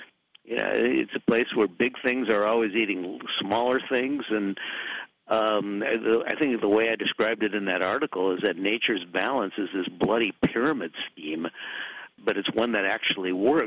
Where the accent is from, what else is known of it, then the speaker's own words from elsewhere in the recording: Minneapolis, Minnesota, United States; a modern bridge in my hometown of Minneapolis, in the interstate highway system that crossed the Mississippi River, collapsed